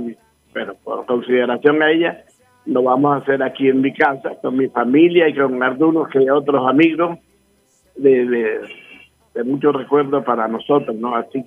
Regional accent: Soledad, Atlántico, Colombia; yo aclaro que soy colombiano y exactamente de Soledad Atlántico.

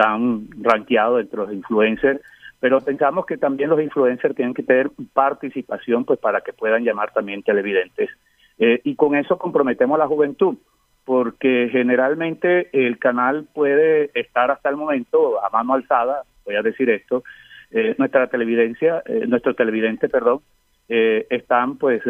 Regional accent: Villanueva, La Guajira, Colombia; Así que te esperamos con los brazos bien abiertos en Villanueva, mi tierra, cuna de acordeones.

